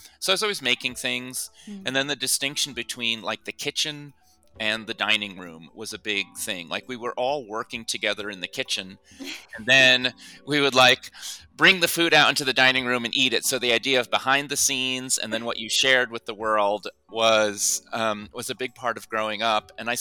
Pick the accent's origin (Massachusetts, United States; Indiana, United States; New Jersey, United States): New Jersey, United States; we grew up near Thomas Edison's West Caldwell Laboratory